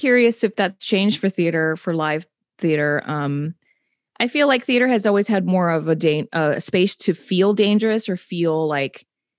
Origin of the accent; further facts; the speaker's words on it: Texas, United States; represent my culture, because I'm from Bordertown, South Texas.